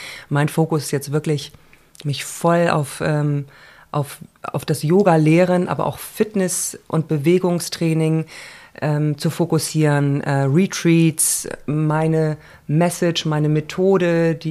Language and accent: German; Germany; born there; also born or lived in United States; Ich bin in Deutschland geboren, habe aber sehr lange, 15 Jahre insgesamt, in Amerika gelebt.